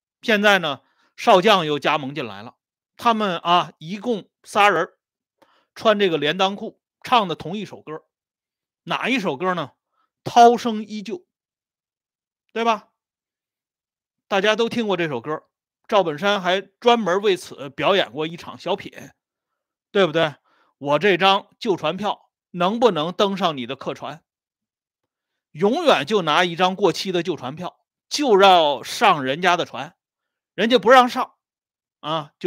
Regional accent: China; 我们作为中国人，那眼下这种啊热血澎湃啊这种振奋的这种感觉

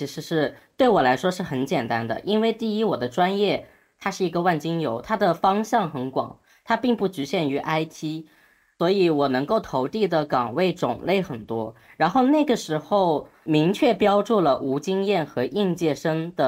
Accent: southern China, China; 我来自于南方的一个农村地区，我的父母是农民工

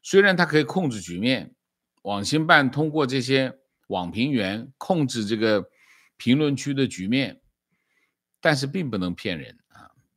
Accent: China; 我们从中国来，我们知道解放军是什么情况。

